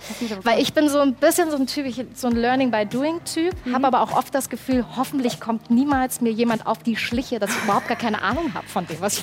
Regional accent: Erfurt, Thuringia, Germany; Meine Liebe, meine Heimatstadt, Erfurt. Wir sind beide aus Erfurt.

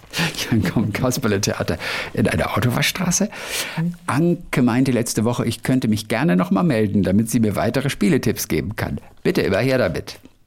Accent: Ulm, Baden-Württemberg, Germany; Ich komme aus dem Raum Ulm.

